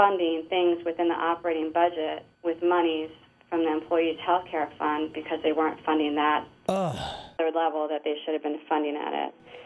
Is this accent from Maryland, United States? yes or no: yes; Maryland, United States; I grew up in Howard County, a product of Howard County schools, taught here all my life